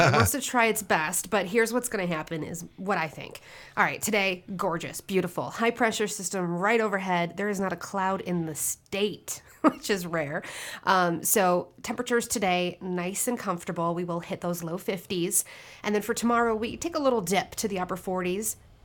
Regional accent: Chicago, Illinois, United States; I'm from Chicago.

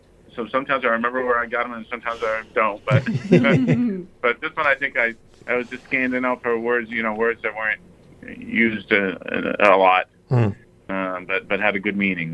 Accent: Maine, United States; You know, a little tag out of my home state of Maine.

